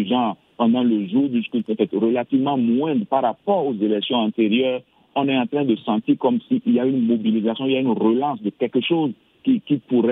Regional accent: Benin; now in Accra, Ghana; Je suis béninois, mais travaillant et résident au Ghana. Et je ne suis pas ghanéen

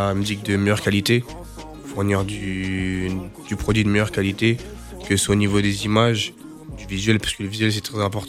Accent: Paris, Île-de-France, France; born there; now in Épinay, France; Je suis né à Paris.

